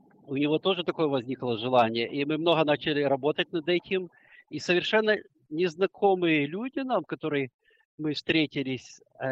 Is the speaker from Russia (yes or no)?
no; Chernivtsi, Chernivtsi Oblast, Ukraine; Я и сам из Черновцов